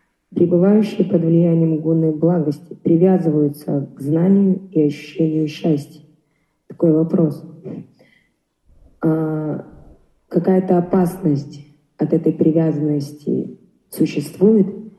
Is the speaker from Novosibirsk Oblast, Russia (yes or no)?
no; Irkutsk, Irkutsk Oblast, Russia; я из Иркутска.